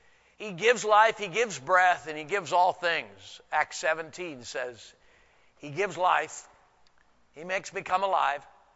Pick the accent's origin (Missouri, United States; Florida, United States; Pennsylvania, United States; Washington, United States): Washington, United States; Let's say that in English or in Texan or Washingtonian, since I'm from Washington.